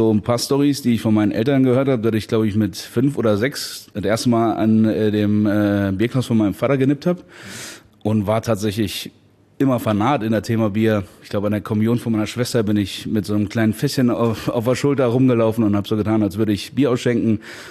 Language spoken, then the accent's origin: German; Ralingen, Rhineland-Palatinate, Germany; Ich bin noch nicht in Trier aufgewachsen, sondern in Rahlingen, das ist zwischen Trier und Bitburg, direkt an der Sauer.